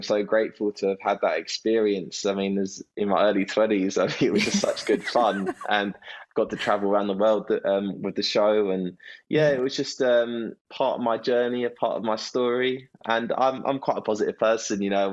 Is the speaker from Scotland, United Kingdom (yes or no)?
no; London, United Kingdom; because I was from London as well. Remember, I wasn't from the northeast